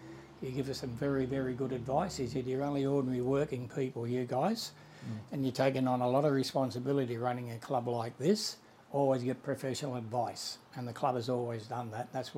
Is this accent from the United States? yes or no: no; Botany, New South Wales, Australia; Yeah, I'm a Botany boy, mate. Grew up in 6 Daphne Street, Botany, just around the corner from the mighty Booralee Park. I was one of 6 kids.